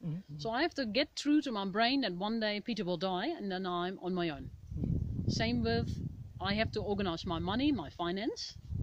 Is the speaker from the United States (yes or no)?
no; Netherlands; English is a second language; Most people think I've written in Dutch because I'm from Holland.